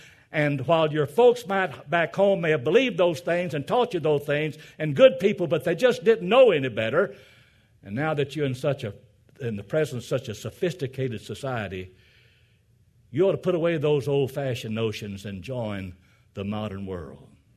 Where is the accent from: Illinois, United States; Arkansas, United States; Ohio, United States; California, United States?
Arkansas, United States; born there; You see, I was born in Arkansas. And Arkansas is not one of the most important notable states of the Union.